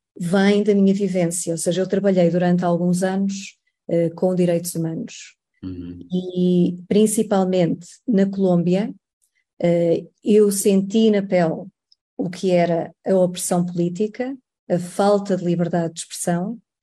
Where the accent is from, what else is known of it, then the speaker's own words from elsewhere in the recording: Centro, Portugal; eu venho da Beira, e eu cresci, eu já nasci depois do 25 de Abril, mas eu cresci, ainda apanhei os anos 70, não é? E anos 80, numa pequena cidade.